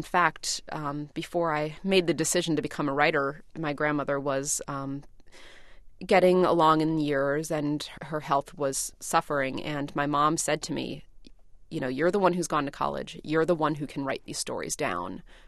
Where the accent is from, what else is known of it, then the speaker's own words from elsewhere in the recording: Philadelphia, Pennsylvania, United States; the thing about growing up in North Philly and, you know, there a house would burn down or a house would kind of fall apart and be dilapidated.